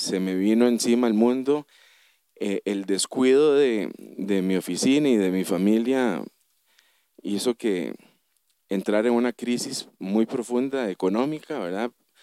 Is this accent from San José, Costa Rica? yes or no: yes; Guadalupe, San José, Costa Rica; yo nací y me crié en Guadalupe, Goicoechea, en una familia compuesta por mi mamá y cuatro tías muy queridas